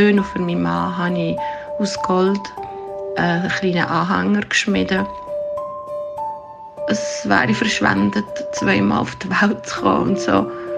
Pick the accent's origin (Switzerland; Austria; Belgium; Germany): Switzerland; Ticino; Ich bin 56, ich komme aus dem Tessin und ich bin Heilpädagogin.